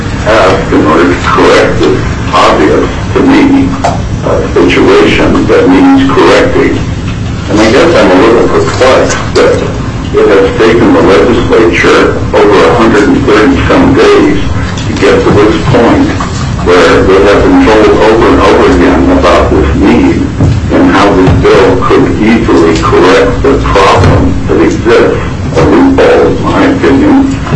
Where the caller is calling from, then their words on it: Anchorage, Alaska, United States; I'm calling from Anchorage